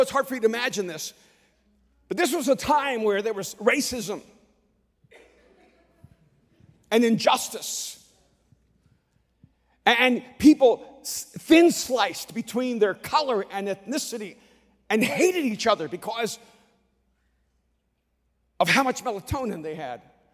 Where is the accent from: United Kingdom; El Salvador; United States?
El Salvador; I'm from El Salvador. I was about to go on a TV show for Telemundo. But because I don't speak Spanish with an accent, they didn't think I could speak Spanish.